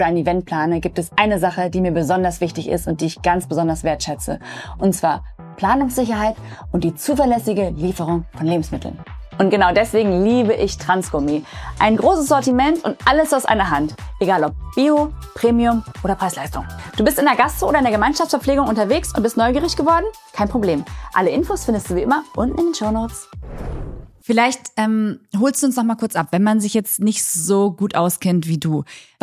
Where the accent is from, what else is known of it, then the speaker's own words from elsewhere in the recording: Braunschweig, Lower Saxony, Germany; now in Berlin, Germany; ich bin in Braunschweig groß geworden